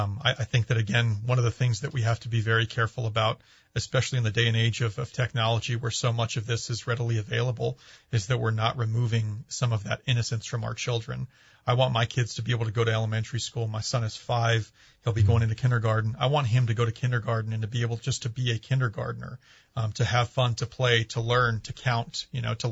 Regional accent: Espanola, New Mexico, United States; But I grew up in Espanola, went to Pewaukee for elementary and middle school, great public schools.

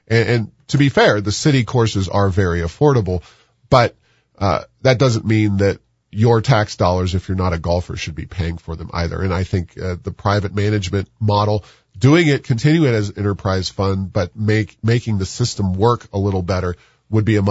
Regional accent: Cincinnati, Ohio, United States; Other cities across the country, New York City, Los Angeles, my hometown of Cincinnati, all have done private golf courses.

